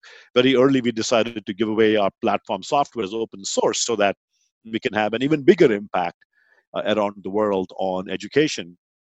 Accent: India; now in United States; I grew up in India, came to the U.S.

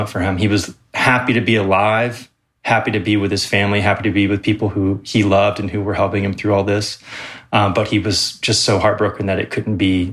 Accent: Atlanta, Georgia, United States; I was a kid, I grew up in Atlanta, watched him at a Hawks Mavericks game

